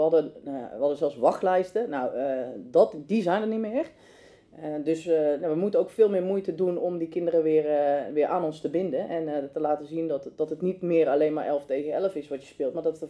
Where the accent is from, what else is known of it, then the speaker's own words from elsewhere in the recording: North Brabant, Netherlands; Dat ik kom uit Berdekum, een klein dorpje naast Den Bosch.